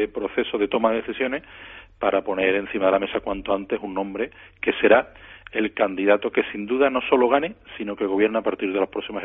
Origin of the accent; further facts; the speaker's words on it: Andalusia, Spain; A mí, como andaluz